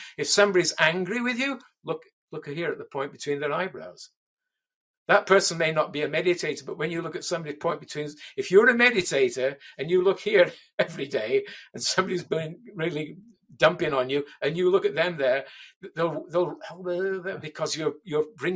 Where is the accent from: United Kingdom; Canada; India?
United Kingdom; England; I'm originally English, in case you haven't noticed.